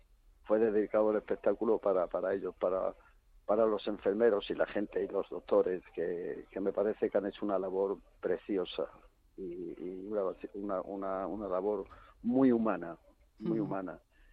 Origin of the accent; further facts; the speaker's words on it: Community of Madrid, Spain; Onda Madrid, ya que es mi tierra, como yo digo.